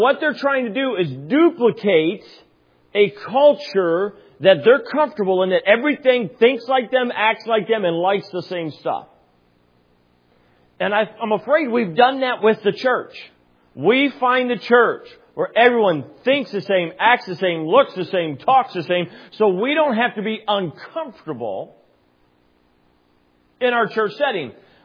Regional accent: Michigan, United States; Wow, man, we're from Michigan.

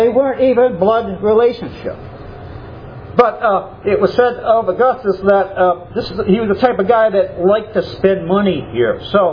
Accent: Newmarket, New Hampshire, United States; that's where I was born there, and actually born and raised in Newmarket, New Hampshire.

